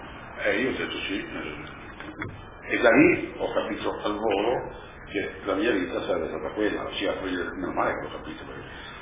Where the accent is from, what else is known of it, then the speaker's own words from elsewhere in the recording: Genoa, Liguria, Italy; born there; Genova è la mia città natale, tutto bene, insomma ho 20 anni